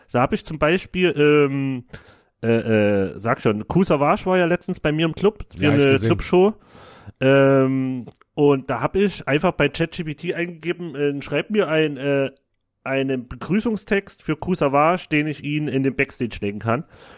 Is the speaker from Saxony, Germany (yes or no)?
yes; Saxony, Germany; accent: Saxon; Ich schreibe auch mit sächsischem Dialekt. Ich bin Sachse.